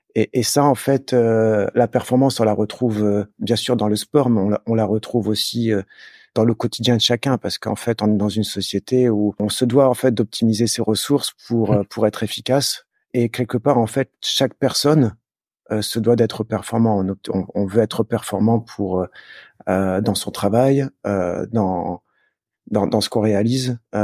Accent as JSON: {"language": "French", "town": "Valenciennes", "region": "Hauts-de-France", "country": "France", "tie": "born there", "said": "je suis né à Valenciennes, donc je viens du Nord."}